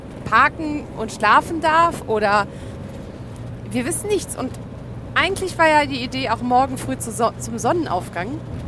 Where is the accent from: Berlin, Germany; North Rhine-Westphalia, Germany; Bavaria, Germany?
North Rhine-Westphalia, Germany